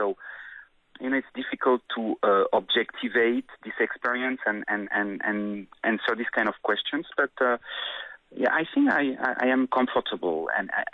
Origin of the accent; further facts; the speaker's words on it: Bordeaux, Nouvelle-Aquitaine, France; I'm from Bordeaux originally, which is, you know, a harbor, uh-huh. and it's in front of the ocean like Busan.